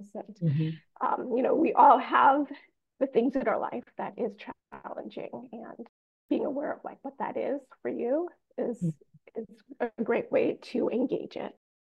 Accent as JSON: {"language": "English", "country": "Jamaica", "said": "I'm Jamaican."}